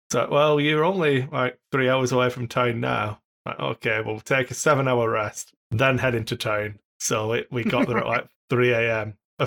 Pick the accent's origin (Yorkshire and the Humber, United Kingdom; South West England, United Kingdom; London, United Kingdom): South West England, United Kingdom; accent: Cornish; my Cornish accent leaves a lot to be desired.